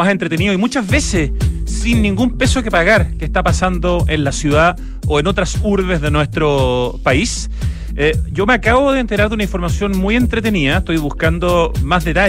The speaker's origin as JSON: {"language": "Spanish", "town": "Santiago", "region": "Santiago Metropolitan Region", "country": "Chile", "said": "pero por supuesto a los que somos santiaguinos."}